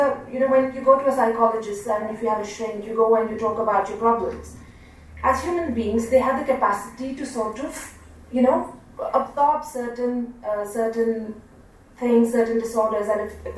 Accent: Jammu and Kashmir, India; English is a second language; Like I said, when I was growing up in Kashmir, and we used to have at 5:30 in the evening. I'm talking about early 90s, I used to live in downtown.

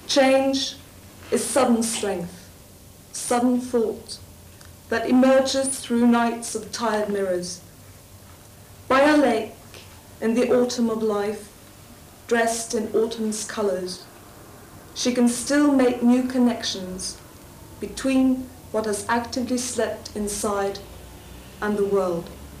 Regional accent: Norway; first language Norwegian; English is a second language; I am not English. And, but writing in English has been, in a way, liberating for me, because I have found a way to, in this language, to combine the abstract and the emotional to a greater extent than I could in my own language, which is Norwegian.

